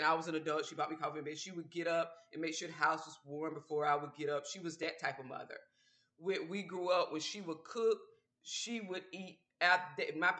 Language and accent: English; Georgia, United States; Because I was raised, like, I guess because I'm from Georgia, the type of family I had, a lot of respect for the parents.